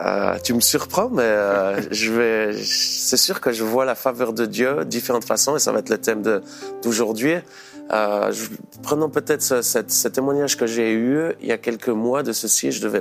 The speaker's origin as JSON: {"language": "French", "country": "Switzerland", "said": "je viens de la Suisse, j'ai 4 enfants et je viens il y a quelques semaines de devenir grand-papa."}